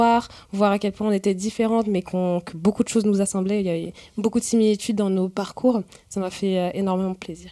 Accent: Paris, Île-de-France, France; now in Rennes, France; Déjà, moi, je venais de Paris de base. Donc, c'est une ville avec énormément de diversité. Quand je suis arrivée à Rennes, c'était un peu moins ça.

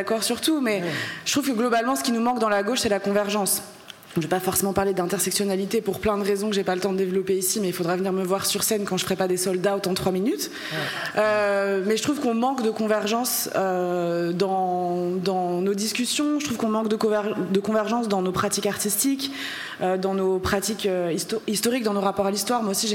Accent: Algeria; je suis algérienne, je suis née en Algérie, je suis une personne queer, je suis une personne identifiée comme femme

